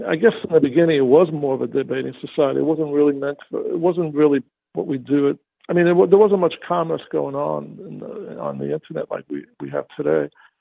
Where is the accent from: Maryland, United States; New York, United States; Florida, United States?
New York, United States; New York City; I grew up in Pelham Park in the Bronx, which is probably, if not one of the last, if not the last, rather, blue-collar Jewish neighborhoods in the Bronx